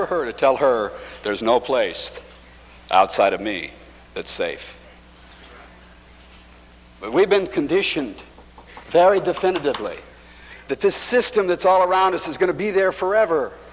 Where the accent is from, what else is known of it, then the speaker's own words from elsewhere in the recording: Long Beach, California, United States; I was raised in the comfort zone. I came from Long Beach, California, where the sun always shines.